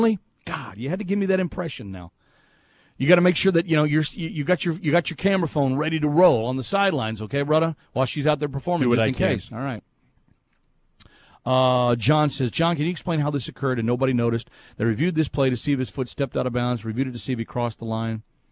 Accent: Texas, United States; I've been a Boston fan since I can remember, even though I'm from Texas.

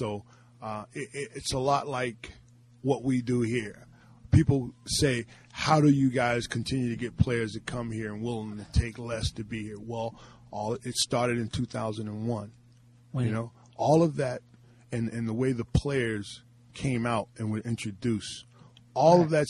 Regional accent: New Jersey, United States; growing up in Jersey, I had no clue about the ability to play at the Meadowlands

